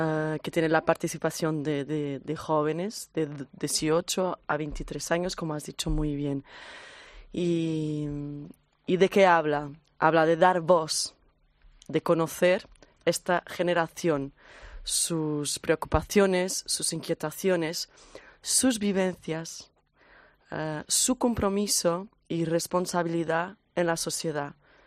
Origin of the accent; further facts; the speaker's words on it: Portugal; Spanish is a second language; Sí, soy portuguesa.